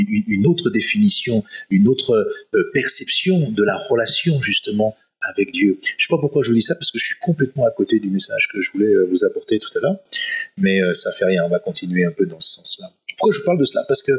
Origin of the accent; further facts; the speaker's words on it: France; Alors encore, je sais bien, hein, en tant que bon Français, c'est compliqué pour nous